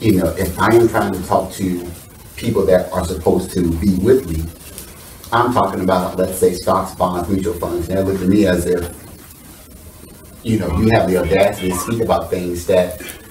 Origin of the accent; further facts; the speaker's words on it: the Carolinas, United States; I grew up in Carolina